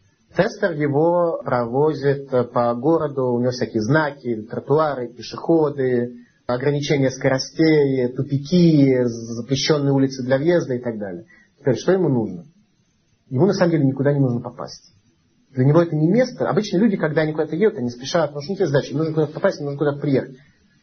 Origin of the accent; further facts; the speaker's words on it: Saint Petersburg, Russia; born there; Как мы с вами родились в Ленинграде, это болото, ну, настоящее болото.